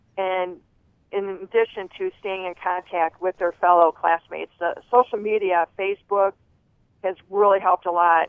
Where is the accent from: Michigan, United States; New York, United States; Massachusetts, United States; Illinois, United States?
Michigan, United States; Grand Rapids; I'm from Grand Rapids.